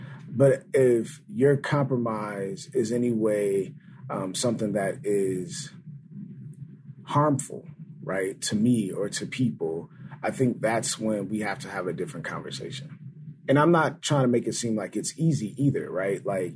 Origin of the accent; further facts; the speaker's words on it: Milwaukee, Wisconsin, United States; now in La Crosse, United States; both growing up in Milwaukee and being here in La Crosse.